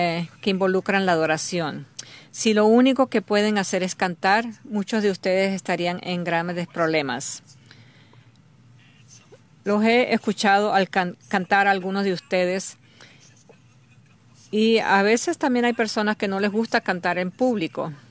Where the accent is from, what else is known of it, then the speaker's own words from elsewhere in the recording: Hattiesburg, Mississippi, United States; Cuando yo crecí, había un restaurante en Hattiesburg, donde yo crecí, que solamente estaba abierto 24 horas al día.